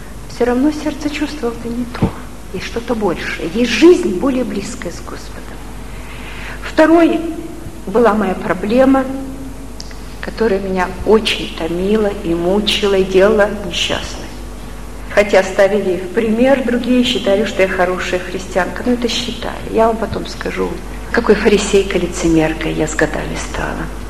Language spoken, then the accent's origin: Russian; Vladivostok, Primorsky Krai, Russia; also born or lived in Bishkek, Kyrgyzstan / Nakhodka, Russia; Детство и юность прошли на Дальнем Востоке, у Японского моря. Сначала в Находке, потом в Владивостоке.